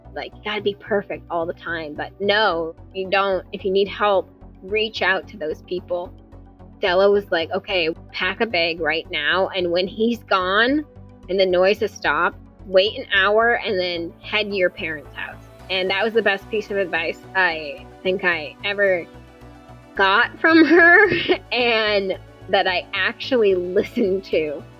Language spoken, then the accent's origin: English; New Jersey, United States; I grew up in Jersey. I can get loud.